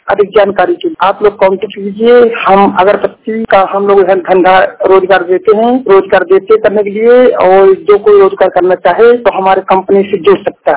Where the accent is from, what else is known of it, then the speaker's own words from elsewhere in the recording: Raebareli, Uttar Pradesh, India; मैं यूपी जिला रायबरेली का रहने वाला हूँ।